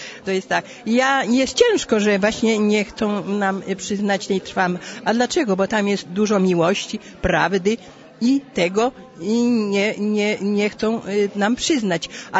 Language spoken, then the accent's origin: Polish; Legionowo, Masovian Voivodeship, Poland; Ja jestem z Legionowa, jak tutaj zapowiadałam.